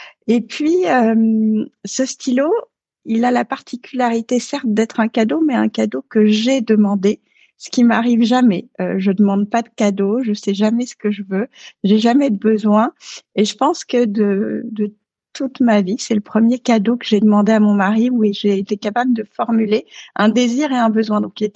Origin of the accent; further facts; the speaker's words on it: Dakar, Senegal; also born or lived in Paris, France / Neuilly-sur-Seine, France; Alors j'ai grandi à Dakar. Bon, je suis née à Paris. Mes premières années étaient à Neuilly-sur-Seine, mais j'ai grandi à Dakar. Dakar, donc au Sénégal.